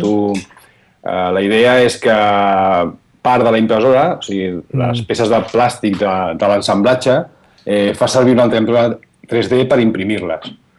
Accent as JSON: {"language": "Catalan", "town": "Barcelona", "region": "Catalonia", "country": "Spain", "lives_now": "Valencia, Spain", "said": "Sí, estic vivint a València ara mateix. Ah, som de Barcelona, però visc a València."}